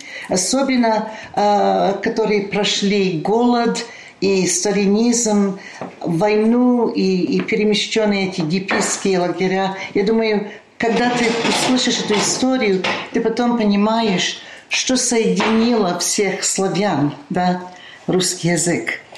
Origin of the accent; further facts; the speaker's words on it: France; Russian is a second language; moved away as an adult; now in United States; я родилась во Франции, я всю жизнь провела.